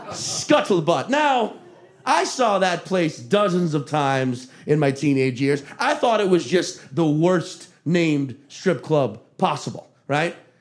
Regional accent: Chalmette, Louisiana, United States; also born or lived in Slidell; I grew up in Chalmette, Louisiana, which, just to put it in a New York context, because that's where we are now, Chalmette's like the Staten Island.

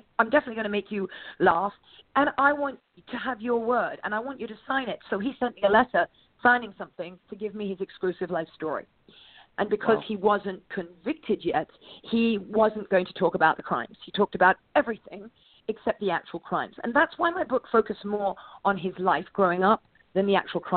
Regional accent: England, United Kingdom; because, of course, we all grew up in England.

